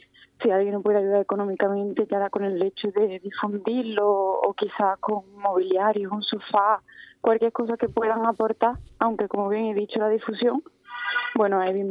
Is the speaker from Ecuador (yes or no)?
no; Puente Genil, Andalusia, Spain; Somos de Puente Genil, sí.